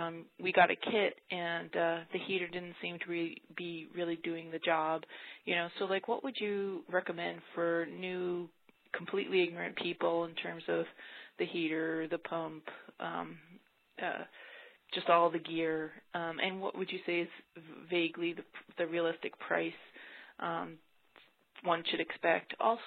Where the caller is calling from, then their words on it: Oregon, United States; I'm calling from Oregon.